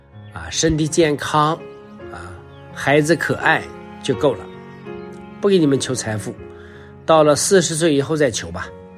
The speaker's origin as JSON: {"language": "Chinese", "country": "China", "said": "我们中国人不行啊，今年500亩都卖完了"}